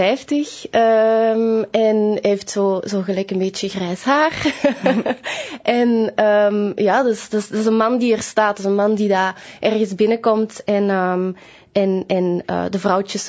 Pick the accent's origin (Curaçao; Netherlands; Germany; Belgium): Belgium; Antwerp; ik kom niet van Antwerpen, ik kom eigenlijk van de Kempen.